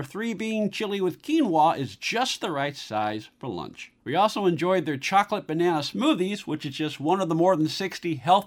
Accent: San Francisco Bay Area, California, United States; now in Los Angeles, United States; I'm a transplant, like many people in Los Angeles. I came from the San Francisco Bay Area.

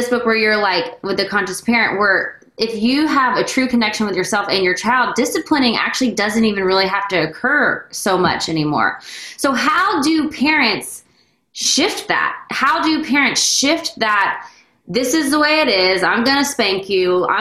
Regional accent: Texas, United States; I grew up in Texas, and I mean, I love where I've grown up, but it's just like, you know, there's like the code of the South

